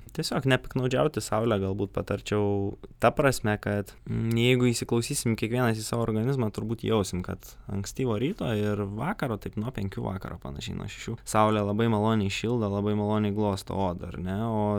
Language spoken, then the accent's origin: Lithuanian; Kaunas, Kaunas County, Lithuania; Gimiau augau Kaune, bet turim čia tokį Panemunės šilą, pušyną, tokį gražų